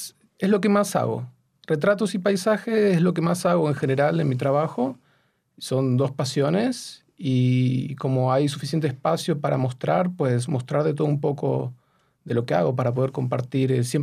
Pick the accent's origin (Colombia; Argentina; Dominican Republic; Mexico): Argentina; Buenos Aires; now in Madrid, Spain; Buenos Aires, la ciudad donde crecí, aunque nací aquí en Madrid.